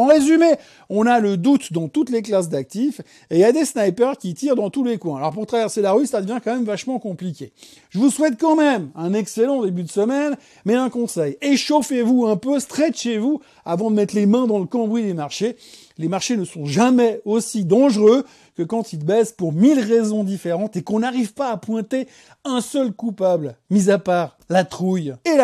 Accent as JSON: {"language": "French", "country": "Switzerland", "said": "et puis chez nous en Suisse"}